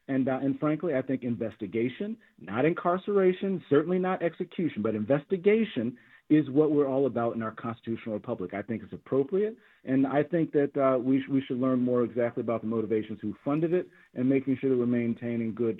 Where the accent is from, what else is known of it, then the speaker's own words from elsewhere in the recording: United States; my 8 years of service in the United States military as a down payment on the freedom that I've enjoyed as being an American.